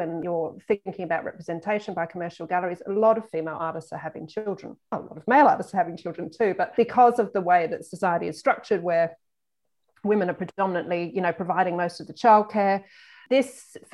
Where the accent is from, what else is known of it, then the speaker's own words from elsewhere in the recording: Australia; as an Australian